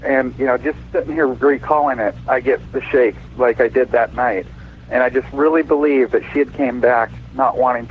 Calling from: Seattle, Washington, United States; I'm calling from Seattle, KBI.

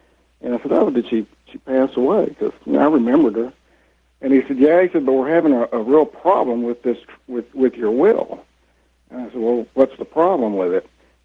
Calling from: Dallas, Texas, United States; And I'm calling from Dallas

